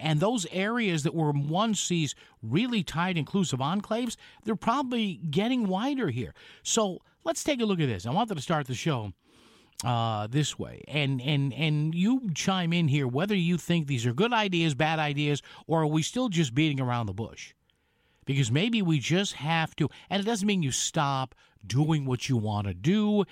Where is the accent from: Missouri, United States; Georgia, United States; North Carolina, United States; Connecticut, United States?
Connecticut, United States; New Haven; I didn't grow up in that area. I grew up in New Haven, but you know, I was 14 years old